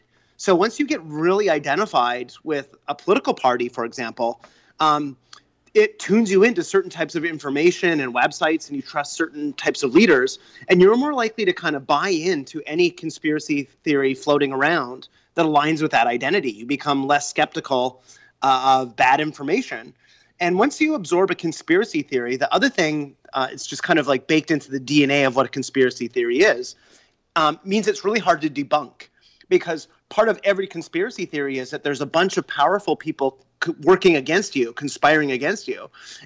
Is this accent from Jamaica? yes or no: no; Fox Creek, Alberta, Canada; now in New York, United States; I grew up not only in Canada, but in rural Alberta, a town of 2,000 people called Fox Creek, way up in the far north with no radio stations or movie theaters. And so now I live in Manhattan, which is probably the densest part of the whole continent.